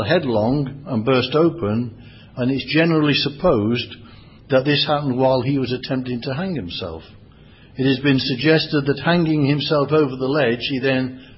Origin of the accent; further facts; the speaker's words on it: England, United Kingdom; They knew where he came from, like you know I come from England.